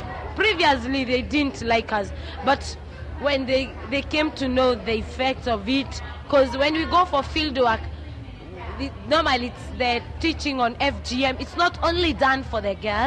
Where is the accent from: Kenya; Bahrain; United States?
Kenya; Narok, Rift Valley; English is a second language; I come from Kenya, from Rift Valley province, from a district called Narok. I'm a Maasai by tribe